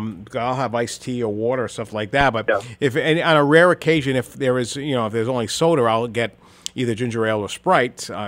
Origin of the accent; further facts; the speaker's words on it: Providence, Rhode Island, United States; that's not where I grew up in Rhode Island, in Providence